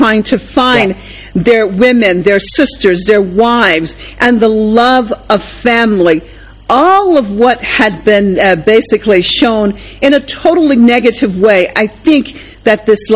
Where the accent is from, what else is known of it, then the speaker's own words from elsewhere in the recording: United States; as an American and growing up